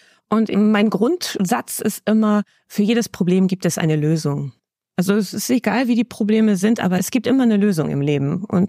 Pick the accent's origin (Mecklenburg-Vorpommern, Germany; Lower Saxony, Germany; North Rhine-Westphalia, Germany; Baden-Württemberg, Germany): Lower Saxony, Germany; Diepholz; Ich komme aus Diepholz, das liegt zwischen Bremen und Osnabrück.